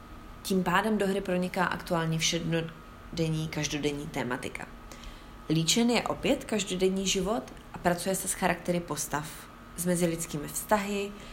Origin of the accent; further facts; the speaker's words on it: Sudetenland, Czechia; já jsem taky ze Sudet